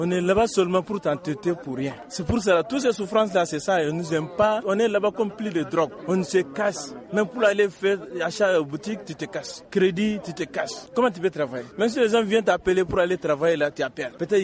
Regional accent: Kayes, Mali; moved away; je suis de Kaye. Je suis parti en Libye.

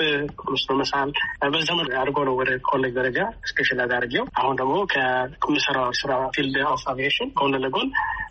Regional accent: Addis Ababa, Ethiopia; now in Doha, Qatar; ተወልጄ ያደኩት አዲስ አበባ ነው። ባለትዳርና የአራት ልጆች አባት፣ ልዩ ሙያ ስለ ከአዲስ አበባ ስነ ጥበብ ትምህርት ቤት በስል ተመረቄ። ላለፉት 18 ዓመት ግን በአቪዬሽን ፊልድ ላይ ነው የሰራ የምገኘው። አሁን የምኖርበት ሀገር ካታር ዶሃ ውስጥ ነው የምኖረው።

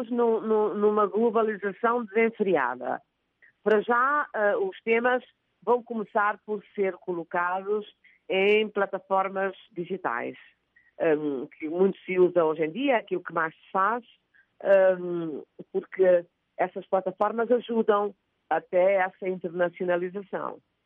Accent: Boa Vista, Cape Verde; born there; conhece nenhum dos temas daqueles que eu canto como mornas da memória mais preciosa e antiga da ilha onde eu nasci, que é a Boa Vista

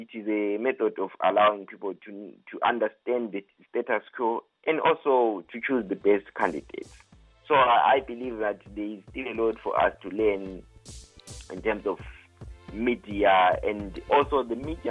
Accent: Zimbabwe; including my home country, Zimbabwe

